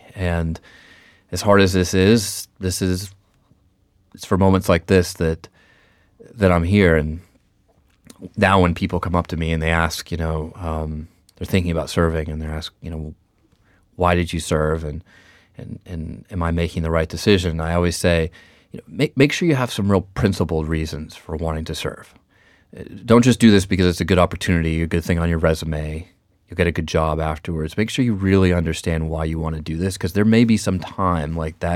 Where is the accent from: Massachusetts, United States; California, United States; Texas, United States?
Massachusetts, United States; Boston; I don't think I've ever been colder in my life, and I'm from New England.